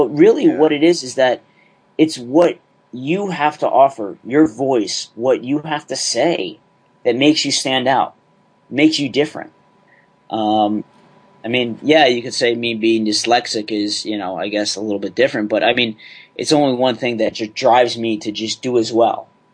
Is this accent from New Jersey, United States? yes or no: yes; Asbury Park, New Jersey, United States; Yeah, on the outskirts of Asbury Park, good old Asbury.